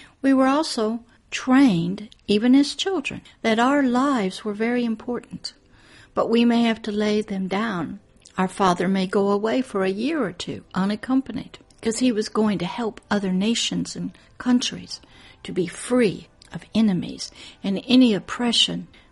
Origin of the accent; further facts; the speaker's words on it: Moffett Field, California, United States; born there; In fact, I was born on Moffett Air Force Base, Field, California. I was military issue.